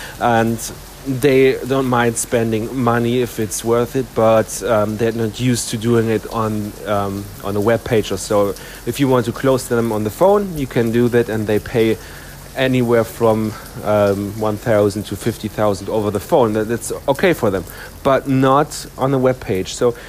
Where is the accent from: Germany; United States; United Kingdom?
Germany; English is a second language; because I'm my home country is Germany